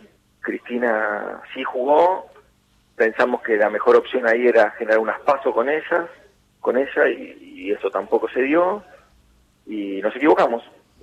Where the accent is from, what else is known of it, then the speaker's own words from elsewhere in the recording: San Isidro, Buenos Aires Province, Argentina; yo soy del distrito de San Isidro, que al lado del distrito de San Martín. San Isidro es un distrito bastante antiperonista y San Martín bastante peronista